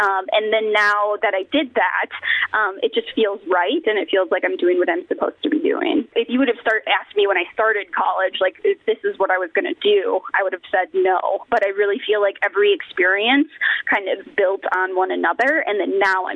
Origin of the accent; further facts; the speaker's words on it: Fond du Lac, Wisconsin, United States; I am from the Fond du Lac area.